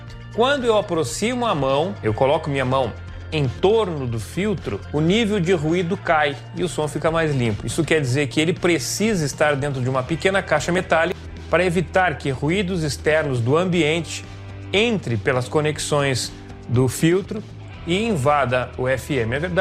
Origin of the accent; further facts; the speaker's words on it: Pelotas, Rio Grande do Sul, Brazil; now in Rancho Queimado, Brazil; E eu consegui escutar a Rádio Universidade de Pelotas, da minha cidade natal, aqui em Rancho Queimado.